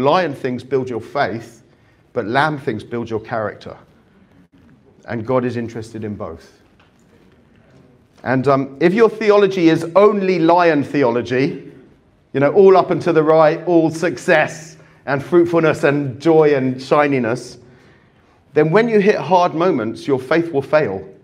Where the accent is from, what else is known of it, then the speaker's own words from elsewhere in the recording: Cyprus; I come from Cyprus. In Cyprus, the most popular word in the country is tomorrow.